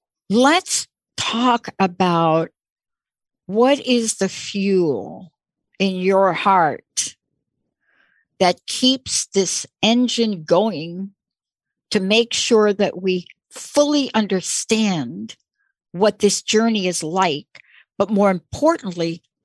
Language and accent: English; Bronx, New York, United States; You know, I'm a kid from the Bronx.